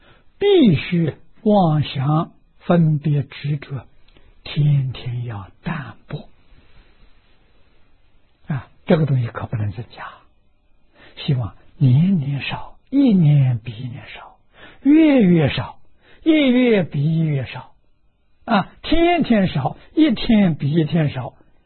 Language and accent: Chinese; China; 这我们中国人称他叫玉皇大帝